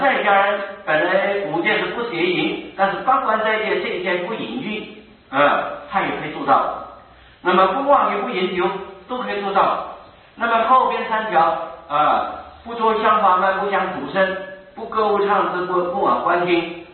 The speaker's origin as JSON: {"language": "Chinese", "country": "China", "said": "因为我们中国人呢般呢对持无没有这个习惯"}